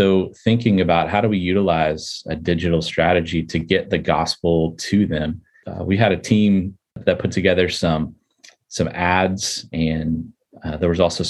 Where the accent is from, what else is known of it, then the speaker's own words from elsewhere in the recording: United States; While I'm American and they're Russian, you know, lostness is lostness